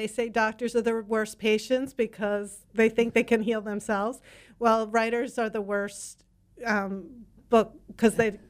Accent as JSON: {"language": "English", "town": "Philadelphia", "region": "Pennsylvania", "country": "United States", "said": "it came from the fact that I'm from Philadelphia, and I just really love the Revolutionary War era"}